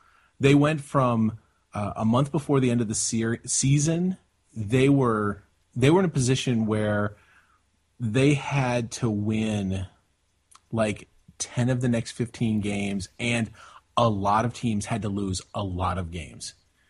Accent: St. Louis, Missouri, United States; I am from the St. Louis area. So we do have a vested interest in the World Series

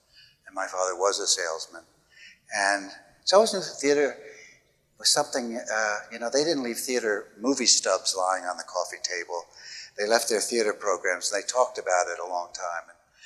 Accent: Corpus Christi, Texas, United States; also born or lived in Florida, United States; my parents were New Yorkers, even though I was born and raised first in Florida and then in Corpus Christi, Texas.

